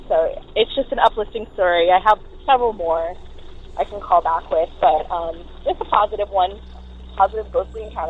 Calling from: Orlando, Florida, United States; I'm calling from Orlando, Florida.

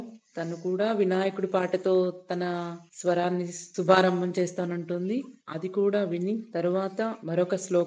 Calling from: Hyderabad, Telangana, India; నేను హైదరాబాద్ నుంచి మాట్లాడుతున్నాను.

